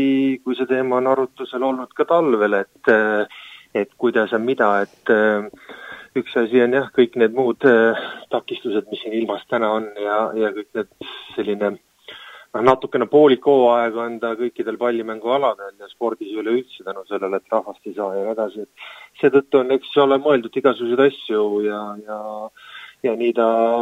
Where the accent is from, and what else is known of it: Saare County, Estonia; born or raised there